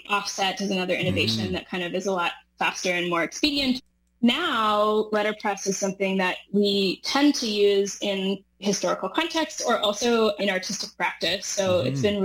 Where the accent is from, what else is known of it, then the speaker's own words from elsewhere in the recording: Dawson Creek, British Columbia, Canada; So I grew up in Dawson Creek, BC, and that's a relatively small town.